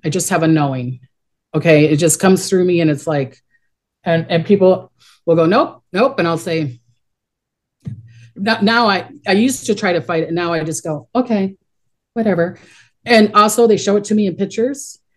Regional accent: New Zealand; born there; I can't speak English that well, the way it is, even though I was born in New Zealand, my parents were from Holland. So they spoke Dutch all the time

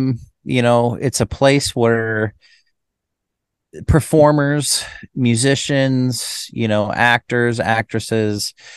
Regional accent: Boise, Idaho, United States; and I grew up in Boise, Idaho

